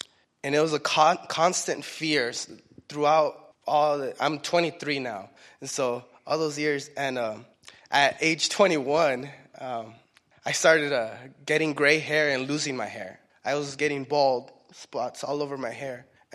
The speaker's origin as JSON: {"language": "English", "country": "Mexico", "said": "I'm not a U.S. citizen. I'm from Mexico. I was born in Mexico, and at the time it was silly because my mom and dad were actually living in the United States at the time"}